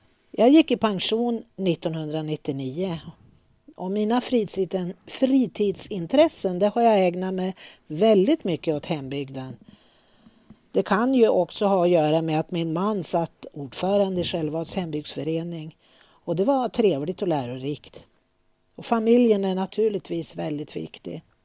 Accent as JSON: {"language": "Swedish", "town": "Örnsköldsvik", "region": "Västernorrland County", "country": "Sweden", "tie": "born or raised there", "said": "och är nu 80 år och jag är född och uppvuxen i Övik."}